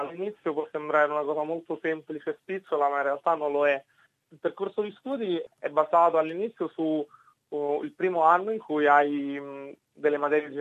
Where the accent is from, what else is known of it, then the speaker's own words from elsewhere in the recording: Rome, Lazio, Italy; moved away as an adult; now in Mildura, Australia; io ho 29 anni, sono di Roma e mi sono trasferito 2 anni fa a Mildura.